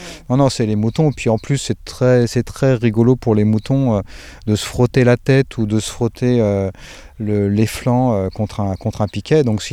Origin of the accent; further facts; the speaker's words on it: Occitanie, France; vous avez là d'où je viens, des Cévennes gardoises